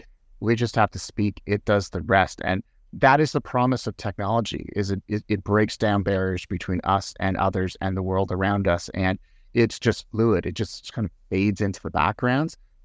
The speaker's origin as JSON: {"language": "English", "region": "Quebec", "country": "Canada", "tie": "born or raised there", "said": "I think growing up in Quebec, you know, I'm fluently bilingual"}